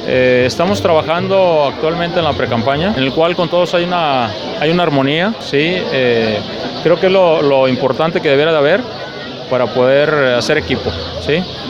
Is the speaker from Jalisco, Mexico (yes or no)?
yes; Poncitlán, Jalisco, Mexico; Todos somos del municipio de Poncitlán